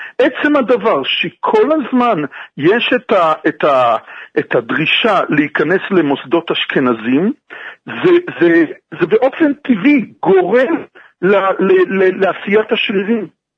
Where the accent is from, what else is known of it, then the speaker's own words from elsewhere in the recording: Haifa, Haifa District, Israel; אני ילד חיפאי, אני נולדתי בחיפה.